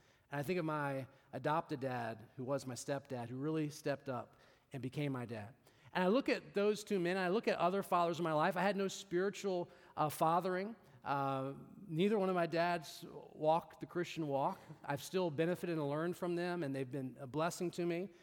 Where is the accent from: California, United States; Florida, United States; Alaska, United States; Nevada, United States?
Nevada, United States; Las Vegas; born there; I was born in Las Vegas, Nevada to my biological father